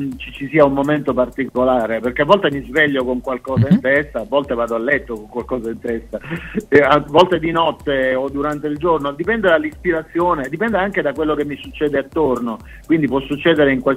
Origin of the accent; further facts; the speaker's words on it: Canicattini Bagni, Sicily, Italy; qui nel mio paesino, che è Canicattini Bagni, in provincia di Siracusa.